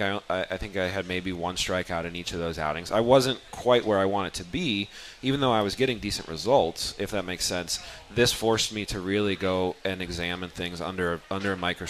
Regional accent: Jersey City, New Jersey, United States; Yeah, my home state.

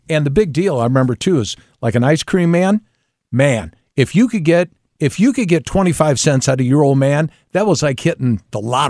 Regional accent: Crestwood, Missouri, United States; when I was growing up in Crestwood, we lived in Crestwood, and there's a park over in Webster.

